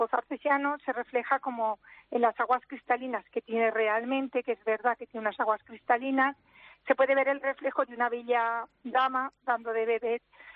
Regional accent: Cella, Aragon, Spain; Y mi pueblo, no es porque sea de aquí, los de Cella somos muy muy anfitriones

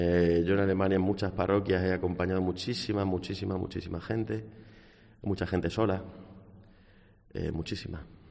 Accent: Extremadura, Spain; soy español y lo he seguido siendo siempre, soy extremeño

